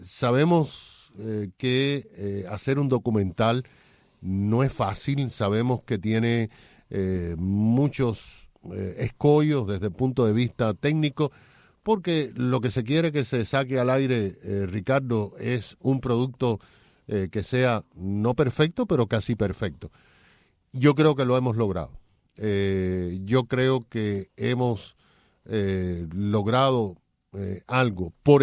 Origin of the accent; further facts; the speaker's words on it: Cuba; now in United States; me siento mal como cubano americano, mal como cubano